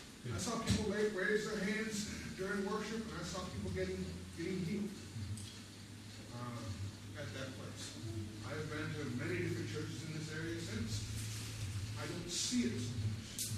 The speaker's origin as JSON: {"language": "English", "town": "Detroit", "region": "Michigan", "country": "United States", "tie": "born or raised there", "said": "I grew up in Detroit, West Side of the city."}